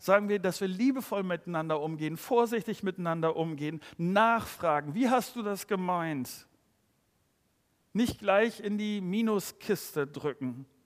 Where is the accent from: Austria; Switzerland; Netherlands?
Netherlands; das darf ich, glaube ich, als Holländer sagen